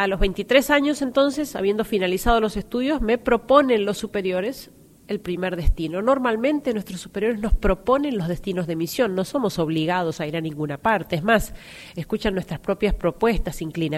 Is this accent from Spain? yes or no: no; Argentina; soy argentina